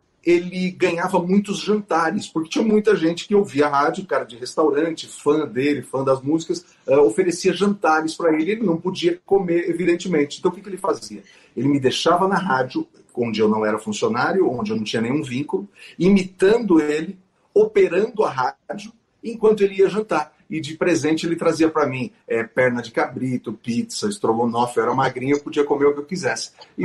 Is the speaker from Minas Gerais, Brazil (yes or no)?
no; São Paulo, Brazil; eu sou de São Paulo, o meu pai era advogado, minha mãe é professora